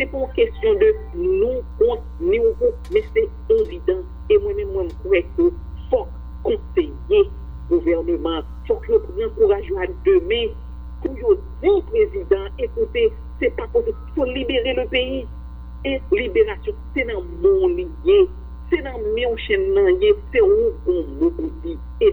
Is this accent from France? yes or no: no; Haiti; oui, je suis haïtien